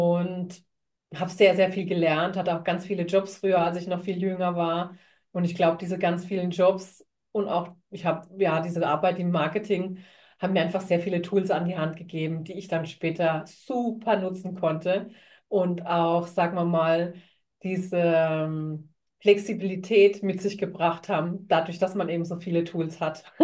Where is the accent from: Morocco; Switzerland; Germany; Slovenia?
Germany; Und am Anfang war ich ja immer total froh, wieder zurück nach Deutschland zu kommen, zu meiner Heimat.